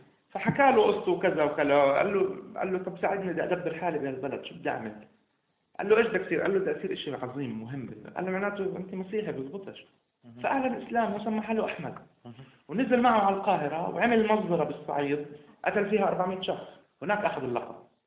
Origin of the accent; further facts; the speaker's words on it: Palestine; أنا دائما بقول يعني أنا فلسطيني أكتب رواية